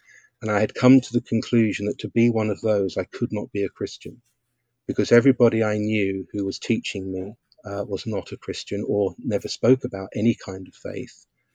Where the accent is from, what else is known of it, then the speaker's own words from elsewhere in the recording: Chatham, South East England, United Kingdom; I remember when I was in my hometown of Chatham